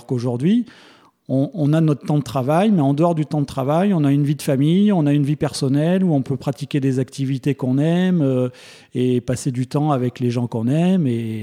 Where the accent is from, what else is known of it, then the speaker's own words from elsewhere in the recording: Bertignat, Auvergne-Rhône-Alpes, France; On a grandi à Bertignat.